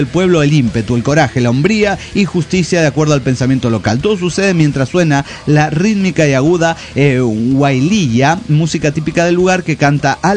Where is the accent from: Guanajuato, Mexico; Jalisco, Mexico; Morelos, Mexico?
Guanajuato, Mexico; León; de León, Guanajuato.